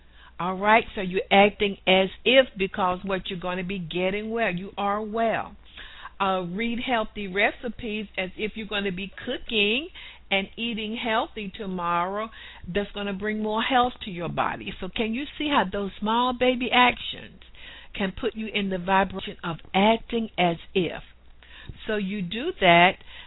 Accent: the South, United States; accent: southern; excuse my southern accent and my English

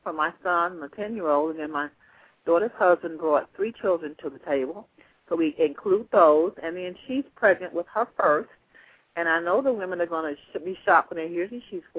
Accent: United States; because, you know, I'm an American.

